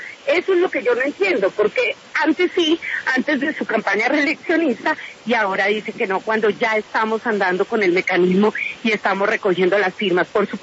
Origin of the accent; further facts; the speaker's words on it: Colombia; quienes lo queremos somos todos los colombianos.